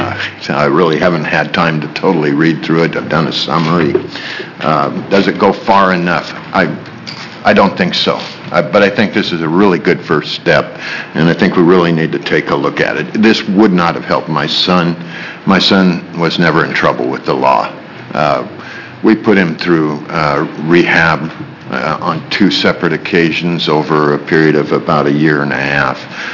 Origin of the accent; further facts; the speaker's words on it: Troutdale, Oregon, United States; I'm here with my wife, Shirley, in the audience. We're from Troutdale, Oregon.